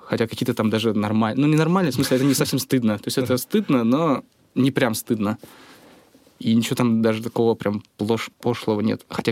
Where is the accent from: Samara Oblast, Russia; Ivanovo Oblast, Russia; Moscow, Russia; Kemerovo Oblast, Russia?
Moscow, Russia; я вырос там в Чертаново, да, и... То есть моя семья довольно интеллигентная, то есть папа там программист, мама учитель.